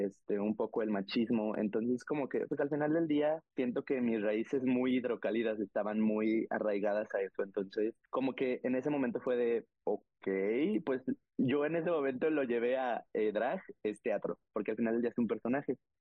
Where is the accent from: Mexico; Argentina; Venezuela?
Mexico; Aguascalientes; Pues obviamente yo vengo de Aguascalientes, que justamente es un lugar que es muy tradicional, que tiene ideas todavía muy arraigadas a lo que antes se hace